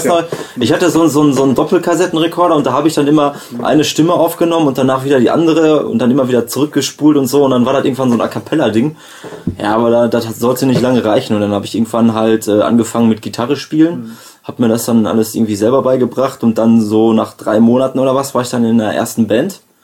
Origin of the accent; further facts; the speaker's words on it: Wanne-Eickel, North Rhine-Westphalia, Germany; Ja, ich bin auch ursprünglich aus Wanne-Eickel